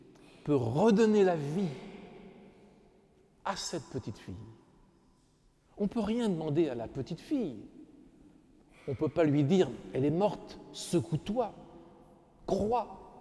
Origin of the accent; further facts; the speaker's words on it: Normandy, France; born there; Je suis né en Normandie, pas loin des plages du débarquement.